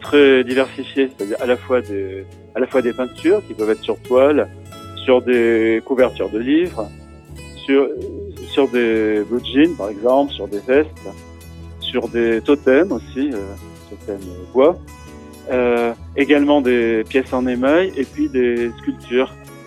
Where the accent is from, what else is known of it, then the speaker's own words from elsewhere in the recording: Limoges, Nouvelle-Aquitaine, France; j'ai choisi de me fixer à Limoges, hein, qui est ma ville natale à laquelle je suis beaucoup attaché.